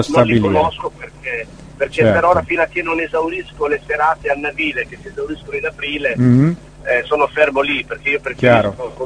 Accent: Bologna, Emilia-Romagna, Italy; Io sono di Bologna, è una città che vive di musica e quindi fin da ragazzino ho approcciato questo mondo

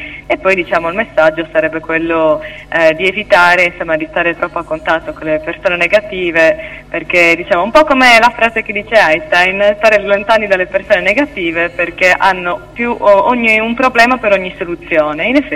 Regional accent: Sardinia, Italy; Ok, allora sono una cantautrice, vengo dalla Sardegna

